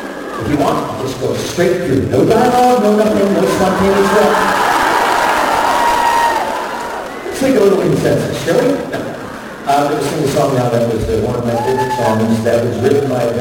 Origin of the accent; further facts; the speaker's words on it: United States; Sorry, darling, I'm from America.